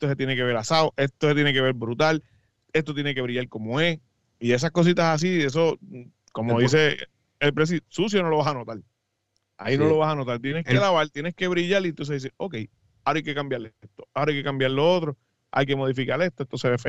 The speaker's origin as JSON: {"language": "Spanish", "country": "Puerto Rico", "said": "como boricuas que somos, dejamos todo para último."}